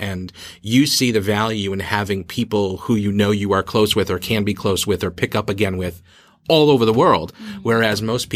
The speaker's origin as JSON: {"language": "English", "town": "Boston", "region": "Massachusetts", "country": "United States", "tie": "born or raised there", "lives_now": "Beijing, China", "said": "born and raised in Boston. The only other place I've ever lived is Beijing, and I lived here for over 10 years. So yeah. I'm like, I can say I'm from Boston. I can say I grew up in Boston. I'm New Englander."}